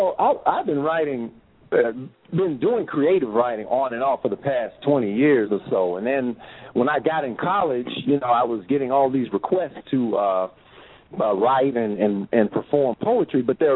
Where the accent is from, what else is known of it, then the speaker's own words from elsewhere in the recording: Huntsville, Alabama, United States; Well, hey, physically, I hail from Huntsville, Alabama, representing Dirty Dirty.